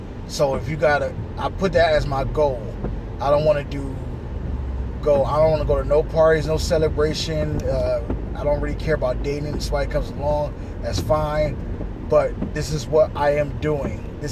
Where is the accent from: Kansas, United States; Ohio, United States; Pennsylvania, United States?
Ohio, United States; I say pop because I'm originally from Ohio, and right now I reside in the state of New Hampshire.